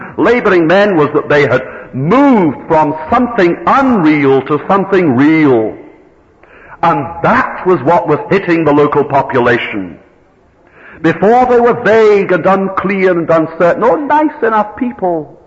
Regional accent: Arbroath, Scotland, United Kingdom; Now, I knew a man in Arbroath, my hometown.

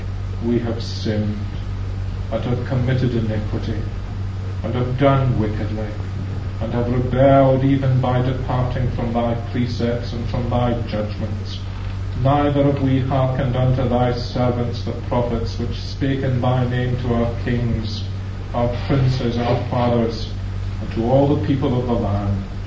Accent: Glasgow, Scotland, United Kingdom; When I was a young boy, I was brought up in Glasgow.

